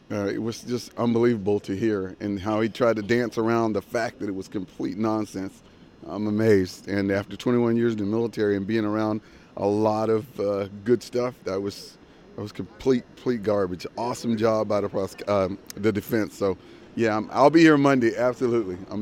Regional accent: Elizabethtown, Kentucky, United States; I'm originally from Elizabethtown, Kentucky

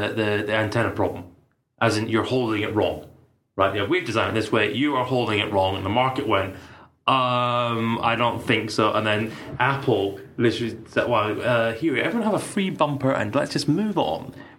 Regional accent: United Kingdom; that's me being British.

